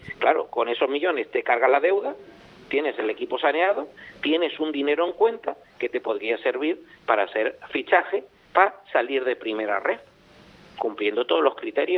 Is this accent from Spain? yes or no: yes; Spain; a nosotros como españoles, nos beneficia en la selección española